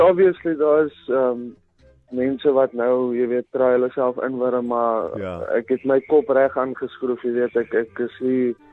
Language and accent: Afrikaans; Port Elizabeth, Eastern Cape, South Africa; Yes, ek kom van PE af